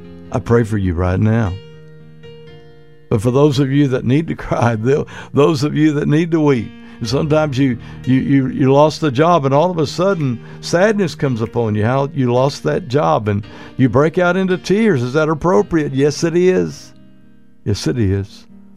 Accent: Comanche, Oklahoma, United States; the little house that I grew up in Comanche, Oklahoma

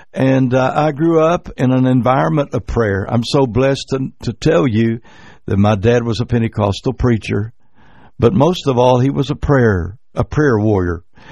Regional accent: Comanche, Oklahoma, United States; only 20 miles from where I grew up in Comanche, Oklahoma, recently proclaimed one of the poorest towns in the entire state of Oklahoma. And I grew up in poverty.

